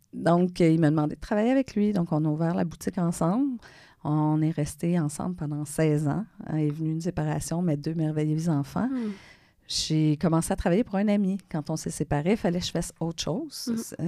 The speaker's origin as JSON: {"language": "French", "town": "Montreal", "region": "Quebec", "country": "Canada", "said": "Je suis originaire du sud-ouest de Montréal, Pointe-Saint-Charles, Saint-Henri, Verdun. Donc, c'est des quartiers très, très pauvres."}